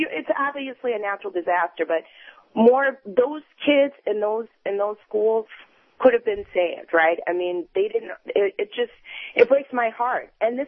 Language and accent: English; Midwest, United States; I mean, I'm from the Midwest, so we get lots of tornadoes here, too.